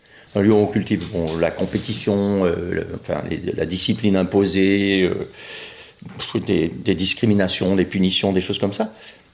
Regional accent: Montélimar, Auvergne-Rhône-Alpes, France; born there; Je suis né à Montélimar, en France, donc en octobre 45.

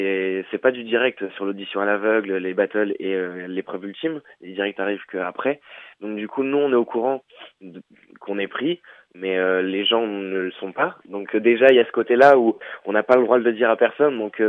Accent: Lille, Hauts-de-France, France; now in Paris, France; Moi, je viens de Lille

